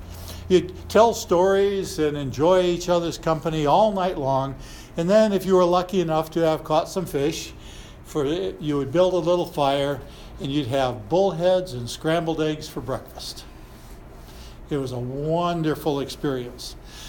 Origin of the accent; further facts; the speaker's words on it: Michigan, United States; When I was a kid growing up in Michigan